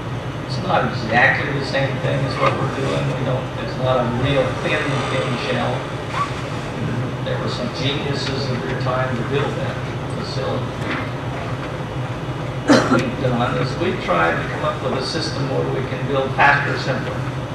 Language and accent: English; Idaho, United States; In fact, I tell people I'm from Idaho. It's cold.